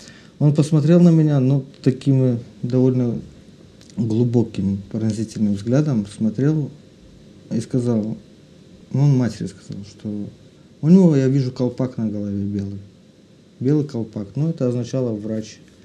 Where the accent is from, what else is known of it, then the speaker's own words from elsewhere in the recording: Bobruisk, Mogilev Region, Belarus; born there; Родился я в Беларуси, город Бобруйск.